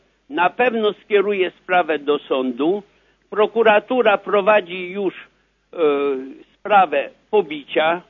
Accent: Mielec, Subcarpathian Voivodeship, Poland; Pozdrawiam przede wszystkim moje rodzinne strony Mielec, Gawuszowice.

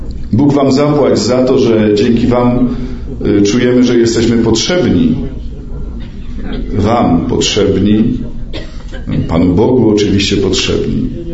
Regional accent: Podgrodzie, Subcarpathian Voivodeship, Poland; Gdzieś tam z Pogórza jestem, spod Tarnowa, czy jeszcze lepiej spod Dębicy, z takiej małej wioski Podgrodzie.

